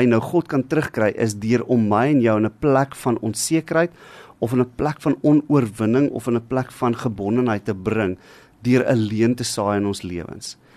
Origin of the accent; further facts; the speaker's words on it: Gauteng, South Africa; want ek kom ons nou van Gauteng af.